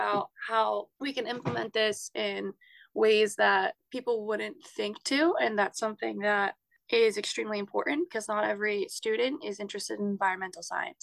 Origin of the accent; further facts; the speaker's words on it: New Jersey, United States; New Jersey was the one that interested me most. It's my home state.